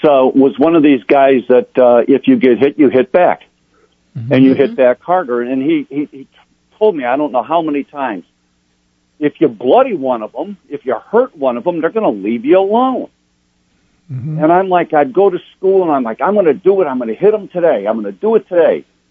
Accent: Roseland, Illinois, United States; born there; I was born in Roseland, Illinois, which is a suburb of Chicago, blue collar. Really a great place.

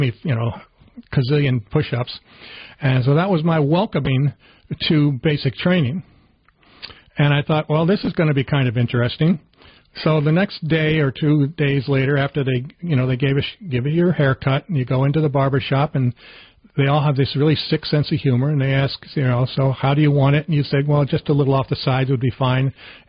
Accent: New Jersey, United States; I'm from New Jersey originally.

